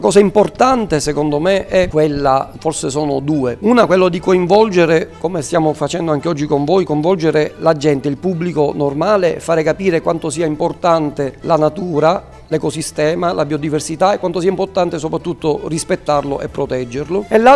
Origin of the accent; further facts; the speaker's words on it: Palermo, Sicily, Italy; sin da ragazzino mi piaceva andare a mare a Palermo. Io sono di Palermo